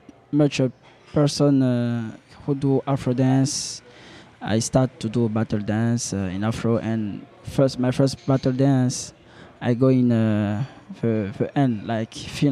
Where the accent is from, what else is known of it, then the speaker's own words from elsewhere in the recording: Benin; first language French; English is a second language; now in Montreal, Canada; I'm from Benin, yeah. Yeah, so it's why French is my first language. So for the moment, I try again to practice my English all time. And I live in Montreal since 3 years exactly.